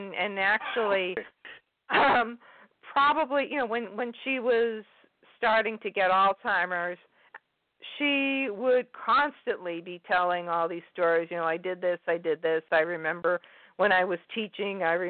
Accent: Shrewsbury, Massachusetts, United States; I grew up in Shrewsbury, Massachusetts, which is a suburb of Worcester, which is in the middle of Massachusetts

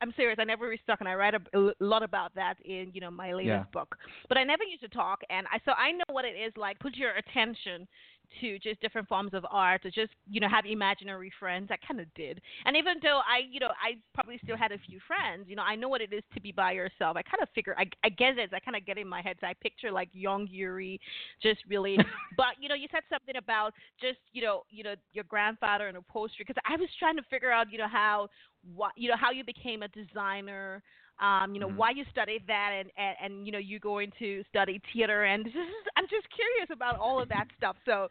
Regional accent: Nigeria; I grew up in Nigeria.

